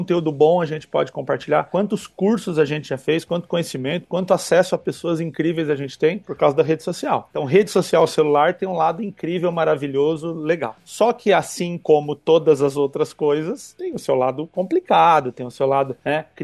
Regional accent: Mauá, São Paulo, Brazil; Quando eu era criança, pobre aqui em Mauá, era só o moleque do mundo da lua

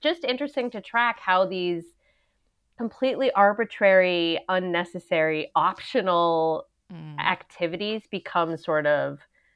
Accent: New England, United States; when I was growing up in New England, which is a similar to where I'm raising my kids now, we might have gone to a pumpkin patch once.

